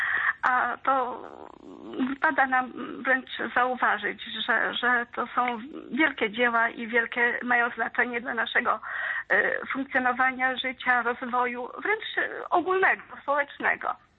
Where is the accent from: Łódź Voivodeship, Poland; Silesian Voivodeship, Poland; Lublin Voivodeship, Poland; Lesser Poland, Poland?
Lublin Voivodeship, Poland; pochodzę tutaj z tych rejonów, co błogosławiony Honorat stąpał, bo wiemy, że w Białej Podlasce, Lubartów, Lublin, więc tutaj te okolice reprezentuję.